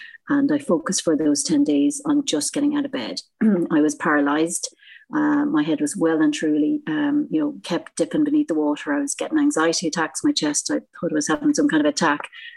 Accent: County Laois, Ireland; moved away as an adult; also born or lived in United Kingdom / Australia; now in Isle of Man; I'm originally from Ireland, a little place called County Laois, and I've been living in the Isle of Man for the last 5 years.

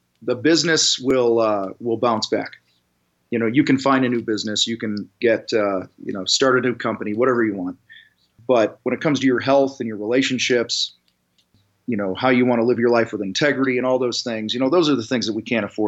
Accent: Wheaton, Illinois, United States; I'm actually from Wheaton, Illinois, originally, just outside of Chicago, about an hour, and come from a strong football tradition and stuff, Wheaton North High School.

